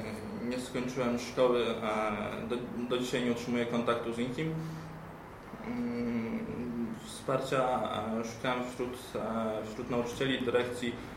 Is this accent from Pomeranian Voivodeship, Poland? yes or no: no; Ostróda, Warmian-Masurian Voivodeship, Poland; now in Warsaw, Poland; Przeprowadziłem się do Warszawy niecałe 2 lata temu. Pochodzę z Ostródy, z małego miasteczka na Mazurach.